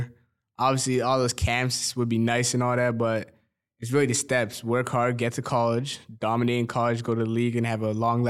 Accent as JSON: {"language": "English", "town": "Edmonton", "region": "Alberta", "country": "Canada", "tie": "born there", "said": "Yeah, my parents and a couple of my brothers were born in Burundi. I was born in Edmonton"}